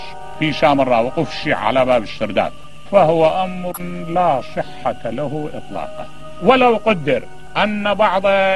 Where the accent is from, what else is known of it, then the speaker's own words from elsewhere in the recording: Baghdad, Baghdad Governorate, Iraq; عندنا في بغداد